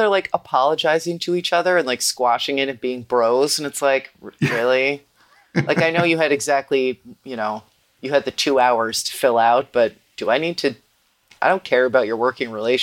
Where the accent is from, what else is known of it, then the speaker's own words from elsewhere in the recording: New Jersey, United States; We're both from Jersey. We don't know anything.